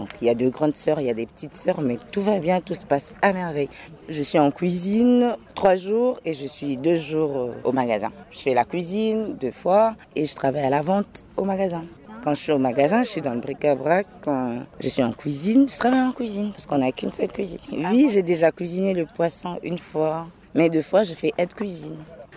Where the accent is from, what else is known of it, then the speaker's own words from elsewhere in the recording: Kinshasa, DR Congo; moved away as an adult; now in France; Je viens du Congo RDC, exactement à Kinshasa. Exactement. Oui, depuis quelques années, je suis en France. Déjà 5 ans bientôt.